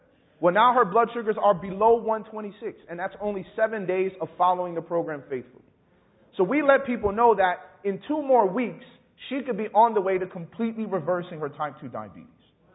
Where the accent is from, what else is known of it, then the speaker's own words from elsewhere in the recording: Chicago, Illinois, United States; and I grew up very poor in Chicago